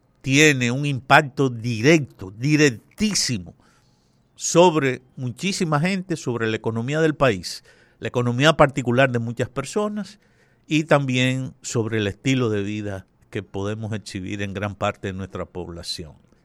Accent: Dominican Republic; como país, dominicanos, de aquí y de allá, debemos de recordar

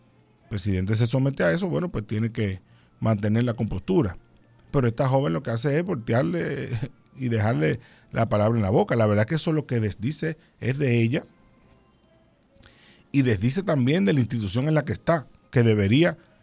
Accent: Dominican Republic; porque nosotros como dominicanos no tenemos problemas con que nos pregunten sobre ese tema

